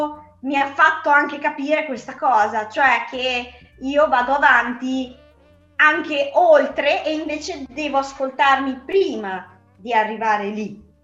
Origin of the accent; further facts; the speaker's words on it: Emilia-Romagna, Italy; e mi stava uscendo voglia, oddio, da romagnolo